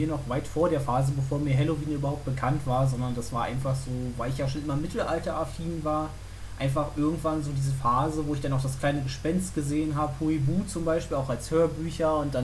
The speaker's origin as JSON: {"language": "German", "town": "Brandenburg an der Havel", "region": "Brandenburg", "country": "Germany", "tie": "born or raised there", "said": "ich habe in meiner Heimat da natürlich, also in Brandenburg an der Havel direkt nochmal so kleine Festivitäten gehabt"}